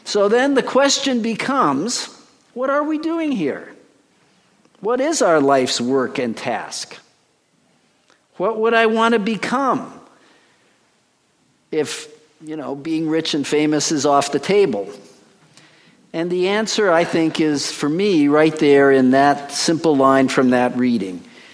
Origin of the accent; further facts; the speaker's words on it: Canada; I'm a Canadian, by the way, too, like George.